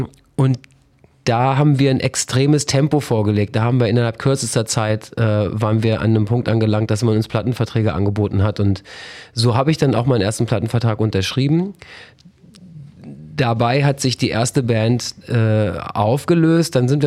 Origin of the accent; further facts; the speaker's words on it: Dettum, Lower Saxony, Germany; Ich habe als Kind, ich komme aus Dettum, zwischen Elm und Asse.